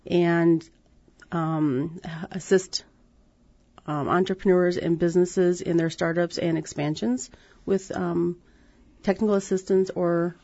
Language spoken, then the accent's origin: English; Wisconsin, United States; I'm a native of the Fox Cities. I was born and raised in, I was born in Nina and raised in the Darbois area, and I was raised on a small dairy farm